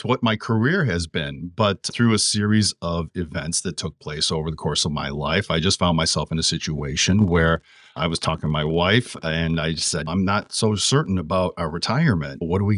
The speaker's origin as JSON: {"language": "English", "town": "Warren", "region": "Michigan", "country": "United States", "tie": "born or raised there", "said": "So I personally grew up in Warren, Michigan, right around the 12 Mile and Hoover area. I ended up going to Bishop Foley High School in Madison Heights."}